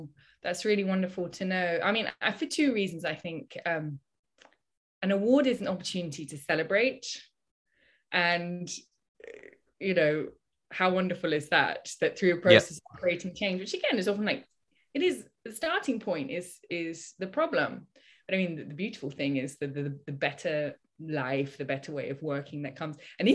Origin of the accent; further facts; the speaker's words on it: Scotland, United Kingdom; in the UK where I'm from, originally I'm from Scotland.